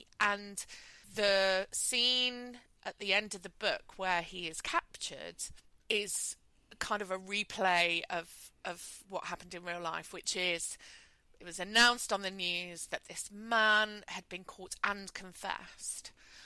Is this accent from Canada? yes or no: no; Yorkshire and the Humber, United Kingdom; Well, because the the Peter Sutcliffe's crimes are my hometown murder.